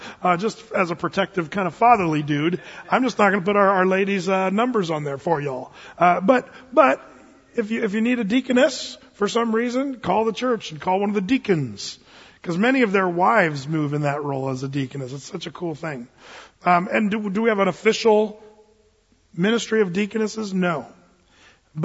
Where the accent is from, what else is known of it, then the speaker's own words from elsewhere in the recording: Portland, Oregon, United States; Come on, we're from Portland.